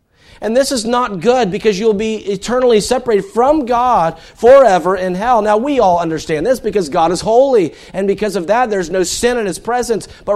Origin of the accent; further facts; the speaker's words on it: Greenville, United States; My mom is from Iowa. But I was born and raised in Greenville. Greenville's kind of a transplant town.